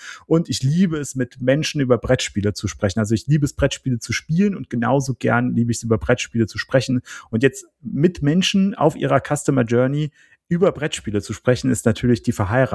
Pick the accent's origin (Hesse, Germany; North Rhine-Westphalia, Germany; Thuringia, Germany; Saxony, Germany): North Rhine-Westphalia, Germany; sagt man bei uns im Siegerland